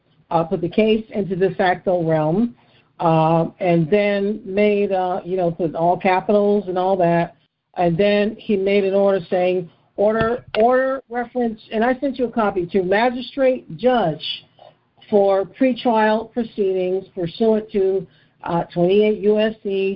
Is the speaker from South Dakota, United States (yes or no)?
no; Florida, United States; Also, I've contacted Hillsborough County and Dade, because I'm from Florida